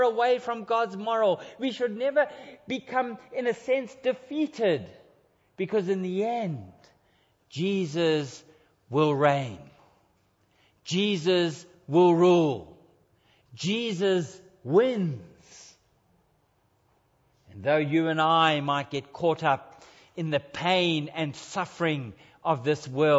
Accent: Australia; even though we have allegiance to Australia because we live here and we are Australian.

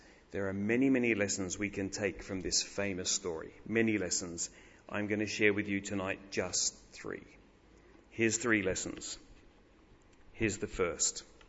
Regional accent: Australia; I, by virtue of being an Aussie, like you, am often approached to give money to someone. You can't drive, was it like this in Sydney? I live in Melbourne.

